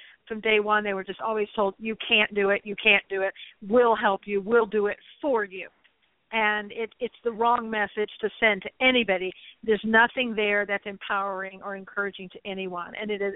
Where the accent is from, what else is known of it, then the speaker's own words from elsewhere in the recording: the South, United States; I grew up in the South, and I saw that, you know, a lot during my time in the South